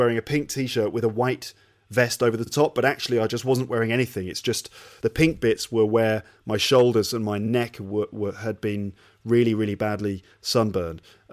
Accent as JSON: {"language": "English", "region": "England", "country": "United Kingdom", "lives_now": "Japan", "said": "I'm English. You know, I'm naturally tough"}